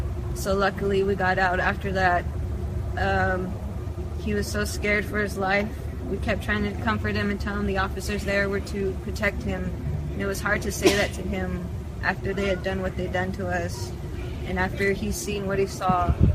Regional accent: Dulce, New Mexico, United States; I'm from the Hickory Apache Nation in Dulce, New Mexico.

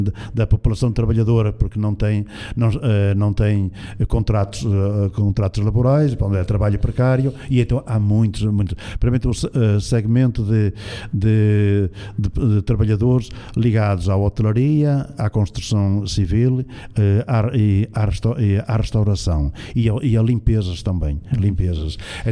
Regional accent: Brazil; now in Portugal; Eu sou brasileiro, mas eu era vendedor em Portugal.

